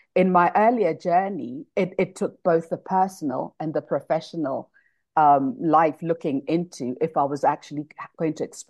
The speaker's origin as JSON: {"language": "English", "country": "Kenya", "said": "So I come from the marathon country. I come from Kenya."}